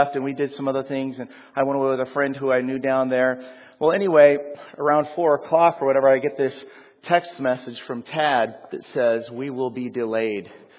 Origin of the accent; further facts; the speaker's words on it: Binghamton, New York, United States; We're from Binghamton, and so it was like 75, so it was like really hot down there.